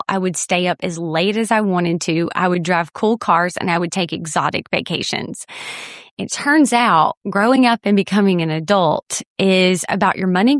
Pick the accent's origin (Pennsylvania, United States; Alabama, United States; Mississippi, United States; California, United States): Alabama, United States; You are probably picking up from my accent that I am from somewhere in the Deep South, and that is true. I grew up in Alabama, but as they say in Texas, I got here as fast as I could.